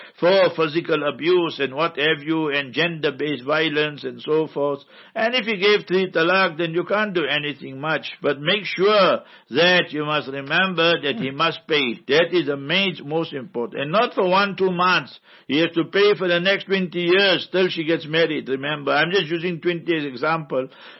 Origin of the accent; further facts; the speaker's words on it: Heidelberg, Gauteng, South Africa; I am from Heidelberg, originally Transvaal, old Transvaal.